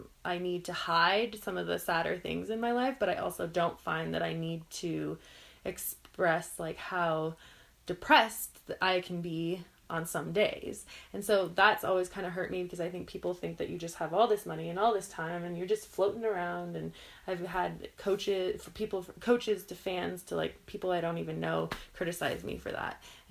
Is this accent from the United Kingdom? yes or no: no; Jackson, United States; I grew up in Jackson, I loved it. And I think every kid that grew up in Jackson is obsessed with their home